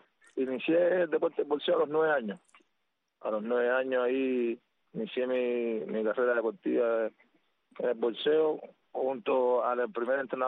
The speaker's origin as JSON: {"language": "Spanish", "region": "Havana", "country": "Cuba", "tie": "born or raised there", "said": "nació en maternidad de línea, en 1983, 4 de diciembre. Nací ahí en La Habana, me crié, nací, crecí en La Habana Vieja."}